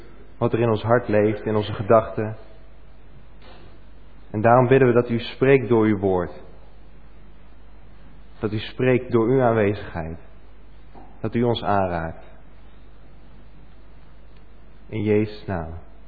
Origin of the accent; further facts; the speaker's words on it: Houten, Utrecht, Netherlands; ik kom uit Houten. Ik ben 25 jaar en ik studeer in Kampen.